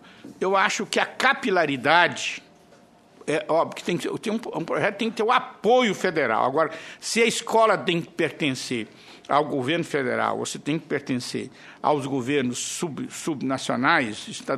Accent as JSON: {"language": "Portuguese", "region": "Minas Gerais", "country": "Brazil", "tie": "born there", "said": "Lá no interior de Minas, onde eu nasci, não tinha morango."}